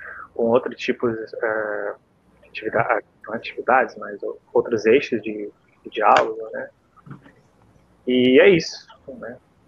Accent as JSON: {"language": "Portuguese", "town": "Florianópolis", "region": "Santa Catarina", "country": "Brazil", "said": "E sou de Florianópolis, né? Pessoal que é daqui do Sul."}